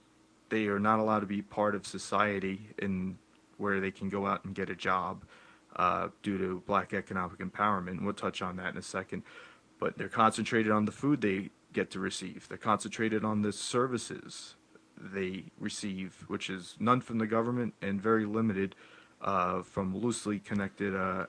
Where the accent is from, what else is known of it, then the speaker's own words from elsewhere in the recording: Florida, United States; I was raised in the South, lived in a lot of places, but probably spent my most formidable years in Central Florida.